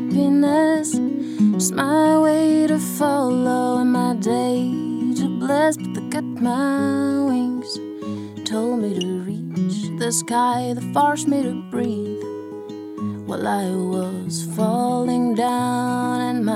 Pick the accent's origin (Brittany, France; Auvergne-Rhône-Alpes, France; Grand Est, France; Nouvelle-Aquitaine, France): Brittany, France; Lorient; Moi, je venais de Lorient à la base.